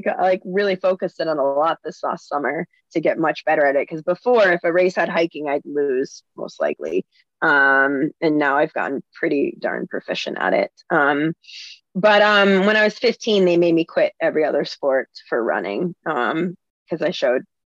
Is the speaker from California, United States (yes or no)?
no; New Jersey, United States; also born or lived in Texas; I grew up, I'm a weird mix. I grew up in New Jersey and Texas, and I feel like they canceled each other out in some ways.